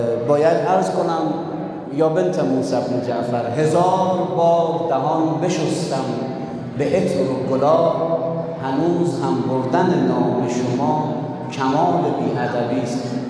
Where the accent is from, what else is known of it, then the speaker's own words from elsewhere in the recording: Qom, Iran; من که پدر و مادر و چندین شاید 5-6 نسل من هم در قم به دنیا آمدیم و در قم بزرگ شدیم